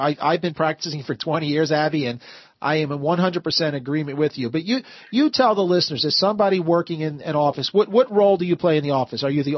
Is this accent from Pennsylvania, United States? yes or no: yes; Philadelphia, Pennsylvania, United States; I grew up in Philadelphia, and I'm not really sure I ever heard of Whitehall.